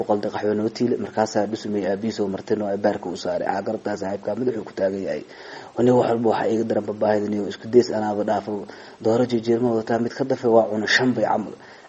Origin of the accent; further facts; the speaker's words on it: Mogadishu, Banadir, Somalia; waxaan ku dhashay Soomaaliya gaar ahaan magaalada Muqdisho degmada Yaqshi isla meeshaasaa kusoo barbaaray